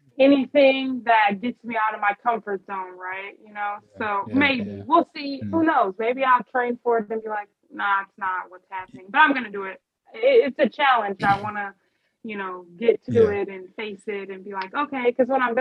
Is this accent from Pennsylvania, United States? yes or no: no; Roseville, Minnesota, United States; Yeah, so I born and raised in Minnesota, the Twin Cities. Okay. Roseville was where I resided as a child.